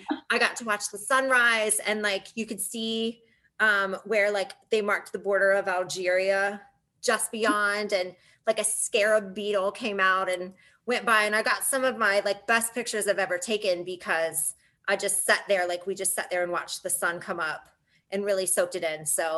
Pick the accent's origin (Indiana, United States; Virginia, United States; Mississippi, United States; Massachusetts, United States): Virginia, United States; Staunton; also born or lived in Morocco; So I'm from Stanton, Virginia, and my parents still live there and that kind of thing.